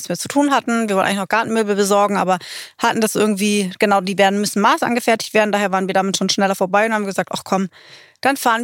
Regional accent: Northern Germany, Germany; Ich als Norddeutsche Fall ins Berlinerische.

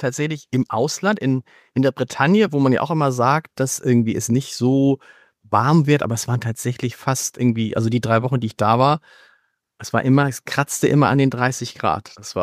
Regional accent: Hamburg, Germany; Ich bin ja in Hamburg zur Schule gegangen, ich kenne das auch.

